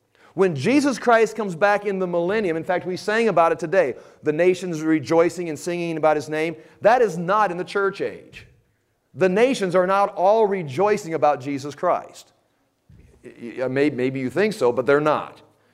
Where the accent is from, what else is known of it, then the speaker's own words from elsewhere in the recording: United States; as an American, I see us having some problems.